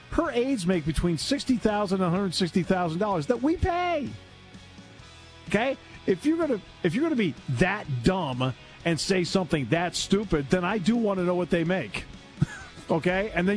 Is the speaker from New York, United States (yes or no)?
no; Enfield, Connecticut, United States; I grew up in Enfield, Connecticut.